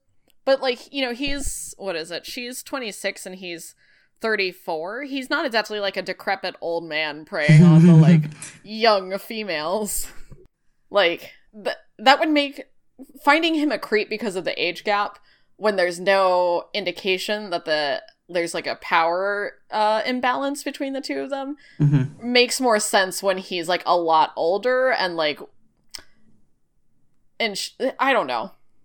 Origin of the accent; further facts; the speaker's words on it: the South, United States; I'm the one from the South.